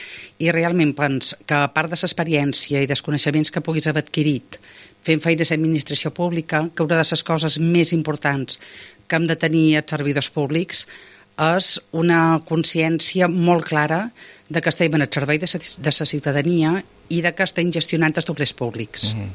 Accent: Ciutadella, Balearic Islands, Spain; Que ens hem d'implicar en sa societat i sobretot en Ciutadella, que és ca nostra

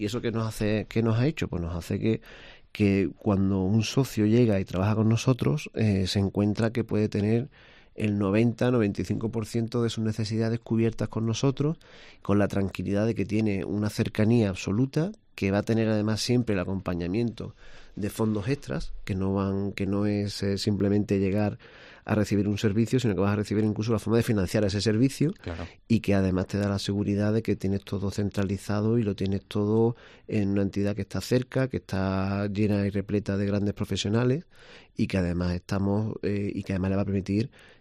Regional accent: Granada, Andalusia, Spain; Ellos terminan conociendo y entendiendo lo que es Granada, lo que somos los granadinos

